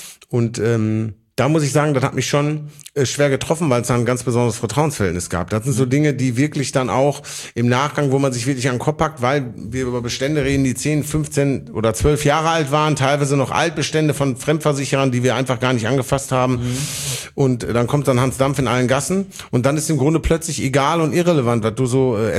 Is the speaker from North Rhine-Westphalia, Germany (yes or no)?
yes; Oberhausen, North Rhine-Westphalia, Germany; ich komme aus Oberhausen, ich kenne Oberhausen genauso gut wie Bottrop